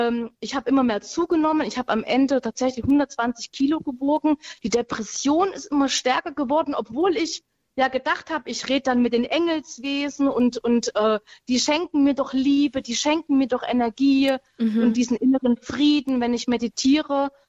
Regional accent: Saxony-Anhalt, Germany; Ich komme aus Sachsen-Anhalt

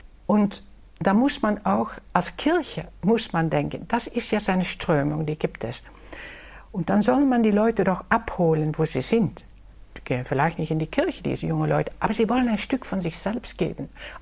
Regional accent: Netherlands; Wo ich jetzt in Holland, in meiner Heimat bin

